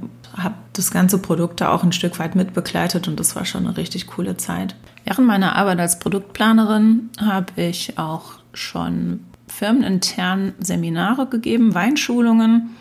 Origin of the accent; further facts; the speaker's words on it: Rhineland-Palatinate, Germany; Ich komme aus Rheinhessen, dem größten deutschen Weinanbaugebiet. Ich bin in einem Weingut aufgewachsen, bin also quasi von Kind an mit dabei